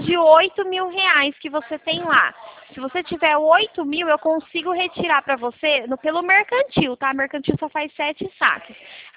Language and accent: Portuguese; Araras, São Paulo, Brazil; Eu sou de Arara, São Paulo.